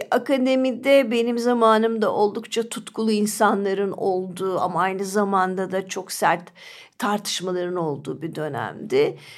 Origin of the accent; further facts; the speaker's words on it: Polatlı, Ankara, Turkey; Ben küçük bir yerde doğdum, Polatlı'da. Orada 18 yaşına kadar, akademiye kadar kaldım